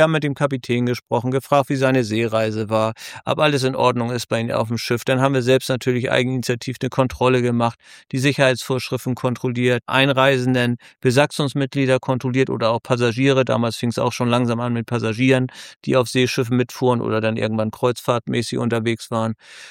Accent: Hamburg, Germany; Als Hamburger steht man oft am Hafen, hat viel mit dem Wasser zu tun tatsächlich

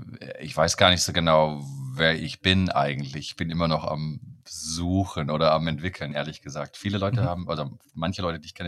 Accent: Baden-Württemberg, Germany; Ich bin aufgewachsen bei Stuttgart im süddeutschen Raum, im Schwabenland. Meine Eltern waren aber keine Schwaben. Und mein Vater ist aus Berlin, meine Mutter aus Westfalen. Und ich bin in den 70er Jahren geboren

